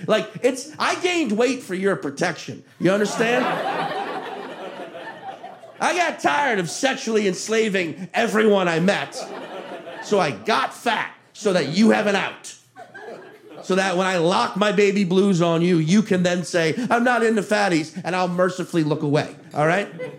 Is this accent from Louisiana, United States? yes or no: yes; Chalmette, Louisiana, United States; born or raised there; also born or lived in Slidell